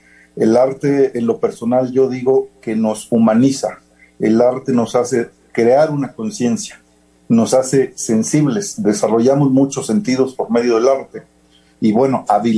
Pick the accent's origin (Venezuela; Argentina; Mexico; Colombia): Mexico; northern Mexico; yo desde niño de origen soy del norte de la República.